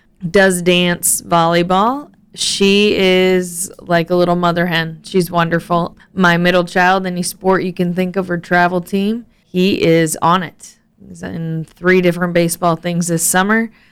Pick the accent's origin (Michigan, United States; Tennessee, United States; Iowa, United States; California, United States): Iowa, United States; Sutherland; I grew up by Sutherland, Iowa, on a farm ranch in the middle of nowhere.